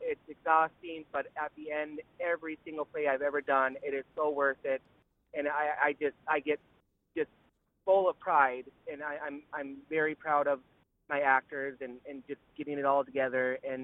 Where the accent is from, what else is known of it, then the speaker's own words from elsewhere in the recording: Greenbush, Minnesota, United States; now in Thief River Falls, United States; I'm originally from Greenbush, and I taught at GMR for 6 years, and then now I teach at New Fulden. I teach third grade there, and I live in Thief River right now.